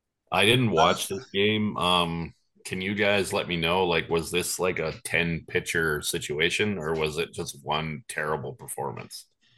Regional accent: Canada; Like, we're Canadian.

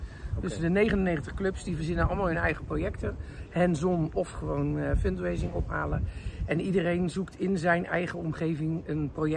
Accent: Rotterdam, South Holland, Netherlands; ik schaam mij diep als Rotterdammer dat ik daar nog nooit geweest ben.

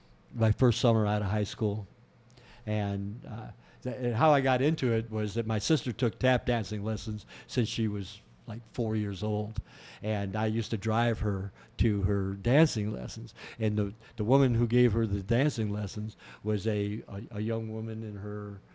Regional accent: Lorain, Ohio, United States; Growing up in Lorain, which was it was a good town to grow up in, but really good town.

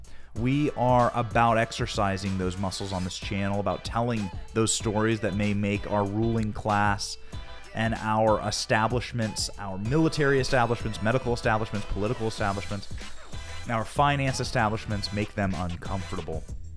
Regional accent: Iowa, United States; I grew up in Iowa. I grew up working on farms. I went to community college, and I went to the University of Iowa.

